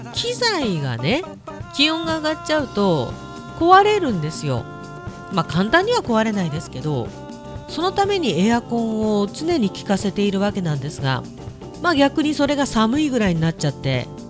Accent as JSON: {"language": "Japanese", "region": "Hokkaido", "country": "Japan", "tie": "born or raised there", "said": "北海道をね離れたいとは思わないんですよね、自分のふるさとだし。"}